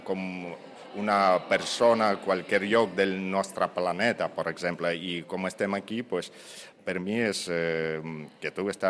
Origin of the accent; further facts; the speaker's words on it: Ukraine; Catalan is a second language; moved away as an adult; also born or lived in Barcelona; now in Sitges, Spain; Soc d'Ucraïna.